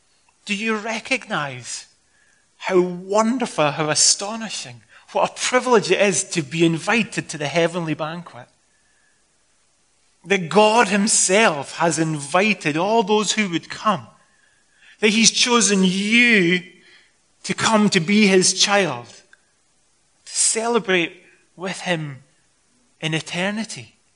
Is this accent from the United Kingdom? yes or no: yes; Scotland, United Kingdom; Don't take this the wrong way because I'm Scottish